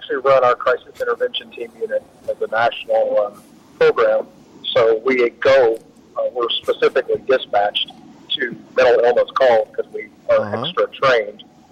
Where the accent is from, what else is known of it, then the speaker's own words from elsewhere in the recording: Illinois, United States; And Illinois, I mean, I'm from Central Illinois. Illinois as a state is horrible.